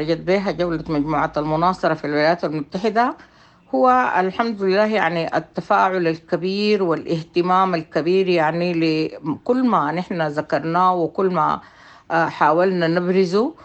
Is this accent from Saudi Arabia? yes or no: no; Sudan; ونحن ذاته كمنظمات وطنية أو كسودانيين يعني ناشطين